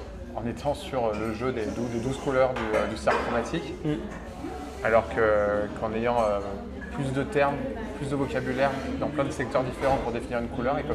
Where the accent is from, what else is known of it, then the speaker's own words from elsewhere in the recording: France; on est français à la base et qu'on vient d'une langue qui est très fournie en granularité de vocabulaire descriptif